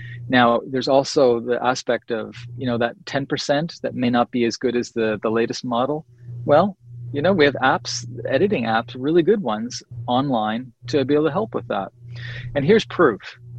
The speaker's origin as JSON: {"language": "English", "town": "Saint John", "region": "New Brunswick", "country": "Canada", "tie": "born or raised there", "said": "And it's in the restaurant in my hometown, in St. John, New Brunswick, Tandy's Indian restaurant."}